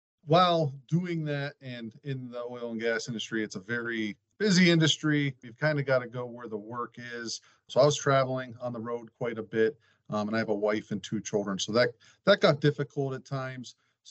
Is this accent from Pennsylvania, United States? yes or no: yes; Titusville, Pennsylvania, United States; Yeah, so I grew up in Titusville, Pennsylvania. So I'm from Western PA here.